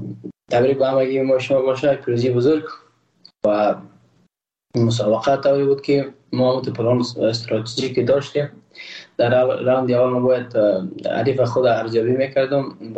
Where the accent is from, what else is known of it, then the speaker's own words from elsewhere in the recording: Afghanistan; ما یک افغان هستم و اما یک ملت هستیم